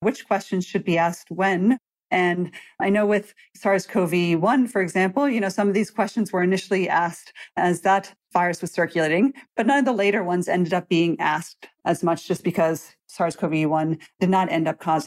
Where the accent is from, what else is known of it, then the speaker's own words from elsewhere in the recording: Georgia, United States; epidemiological understanding and commonly policymaking really play out in the United States and in my home state of Georgia here.